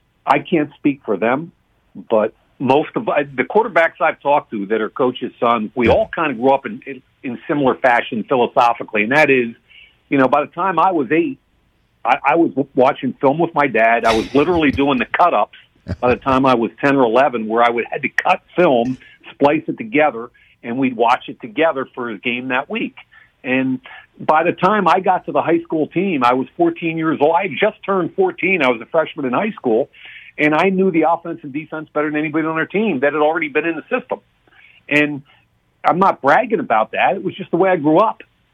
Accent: Philadelphia, Pennsylvania, United States; Well, as you know, I'm from Philly.

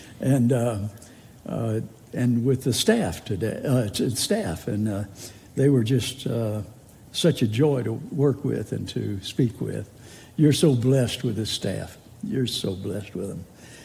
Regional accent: Liberty, North Carolina, United States; I'm from Liberty. And most people don't know where Liberty is. We went from three stoplights to two, I think, and they built the bypass around. But I always treasured Liberty as my hometown. It's where I grew up

